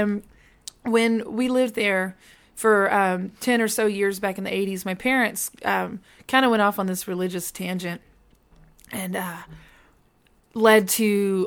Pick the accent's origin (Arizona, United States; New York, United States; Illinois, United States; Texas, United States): Texas, United States; College Station; also born or lived in Dallas; I was born in the Dallas area, but when I was super little, we moved to College Station, which is only like marginal East Texas.